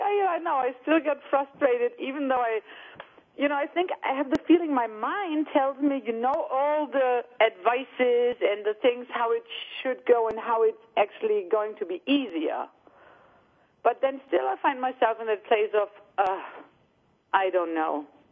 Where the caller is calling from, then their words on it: Hamburg, Germany; From Germany, Hamburg.